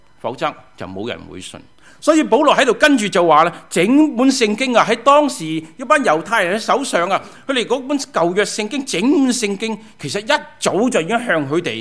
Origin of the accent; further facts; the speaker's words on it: China; 就好像我们中国人所说的衣冠禽兽一样